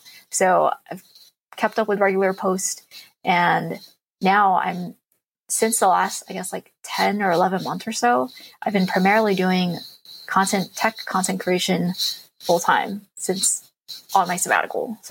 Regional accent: Philadelphia, Pennsylvania, United States; now in New York, United States; So I'm originally from Philly. And then when I graduated, my job was in the New York metro area.

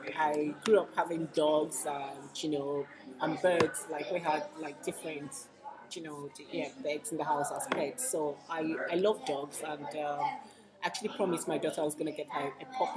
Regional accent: Nigeria; I'm from Nigeria.

